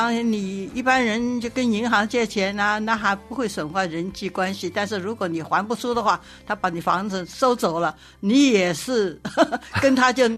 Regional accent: United States; 我们美国人就是少交税，因为你借的钱可以扣税

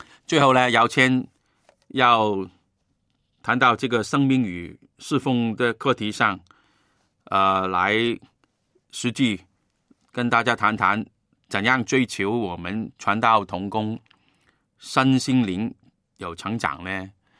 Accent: Guangdong, China; 用我们广东人的用语，很多人的生命一塌糊涂，很不容易啊。

